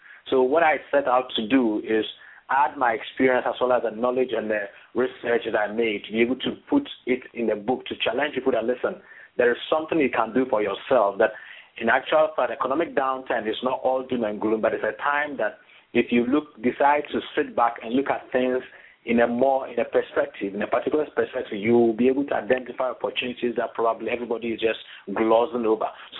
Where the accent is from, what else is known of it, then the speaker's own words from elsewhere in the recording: Ghana; moved away as an adult; now in United Kingdom; Yeah, I'm originally from Ghana. It's in West Africa.